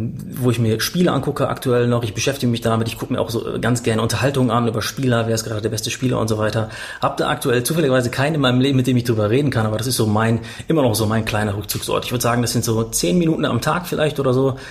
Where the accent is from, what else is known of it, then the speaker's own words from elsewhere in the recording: Paderborn, North Rhine-Westphalia, Germany; wir hatten damals einen Park in Paderborn, war das, wo ich aufgewachsen bin.